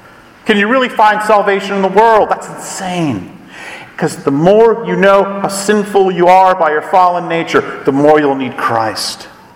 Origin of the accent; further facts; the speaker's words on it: Scotland, United Kingdom; I like that because I'm Scottish.